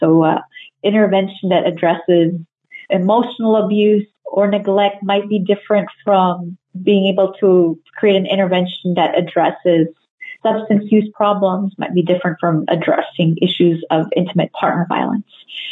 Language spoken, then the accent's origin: English; California, United States; So in my home state of California, we had natural wildfires